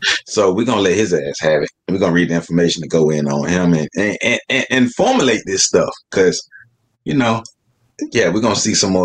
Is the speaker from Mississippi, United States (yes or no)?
no; Florida, United States; I'm from Florida. I'm in Florida.